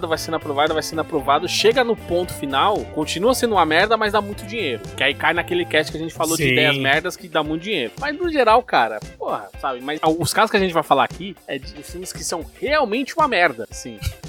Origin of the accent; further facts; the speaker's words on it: Brazil; Né, cara, a gente é brasileiro.